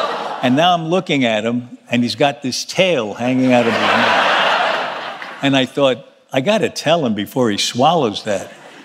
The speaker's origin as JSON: {"language": "English", "town": "Manhattan", "region": "New York", "country": "United States", "tie": "born there", "said": "Well, I was born in Manhattan on 32nd Street and 3rd Avenue."}